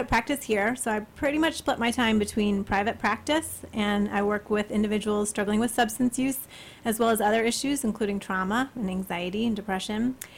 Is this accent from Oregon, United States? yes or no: no; Atlanta, Georgia, United States; You know, I grew up in Atlanta. And for those that know Atlanta, Little Five Points, Candler Park.